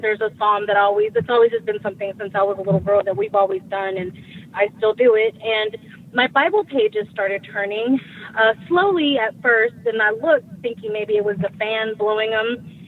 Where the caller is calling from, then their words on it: Houston, Texas, United States; I'm from Houston, and we live about maybe 20 minutes away from Galveston.